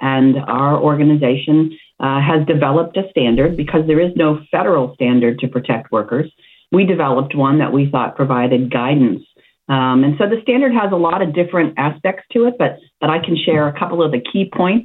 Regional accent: Plum, Pennsylvania, United States; I grew up in Plum, in the eastern part, and I lived in Friendship for a lot of years. And right now I'm in Armstrong County near Katanning.

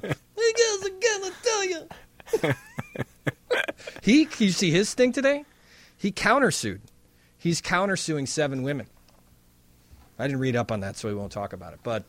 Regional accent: Chicago, Illinois, United States; And I was very proud as a fan and as a Chicagoan to watch him break through like that.

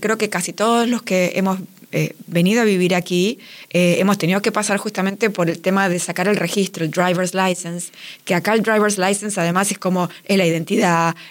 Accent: Buenos Aires, Argentina; also born or lived in Mexico; Yo vengo de Buenos Aires, viví en México también.

